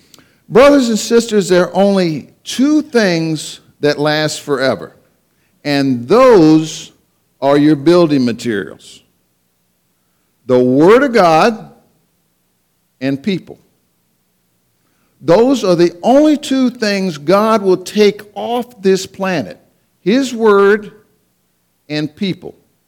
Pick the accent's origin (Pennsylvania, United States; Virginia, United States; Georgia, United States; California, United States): Virginia, United States; Fluvanna; I'm from Fluvanna. We have to keep things simple.